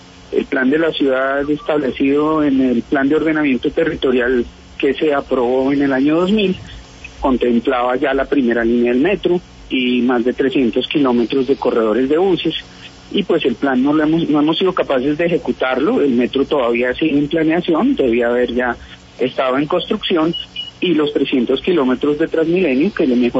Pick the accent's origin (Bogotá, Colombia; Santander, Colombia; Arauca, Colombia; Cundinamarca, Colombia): Bogotá, Colombia; mi aspiración como bogotano y persona que vive aquí todos los días